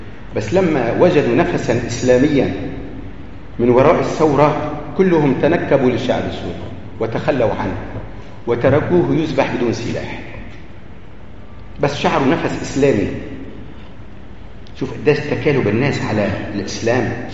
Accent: Lebanon; اللي جرى عندنا في لبنان

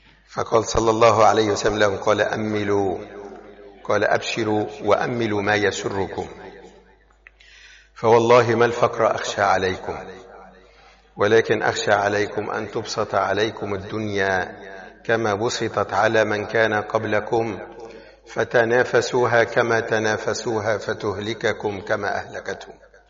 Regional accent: Tripoli, North Governorate, Lebanon; moved away; لما طلعنا من لبنان في مجموعة من عنا من طرابلس طلعوا شباب إلى الدنمارك

